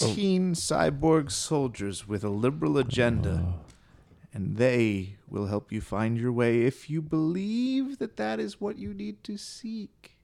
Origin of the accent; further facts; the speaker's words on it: Texas, United States; I'm from Texas.